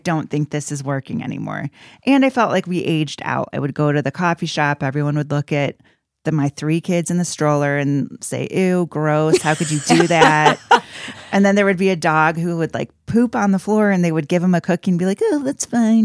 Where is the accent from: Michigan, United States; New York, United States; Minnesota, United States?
Michigan, United States; I grew up in Michigan.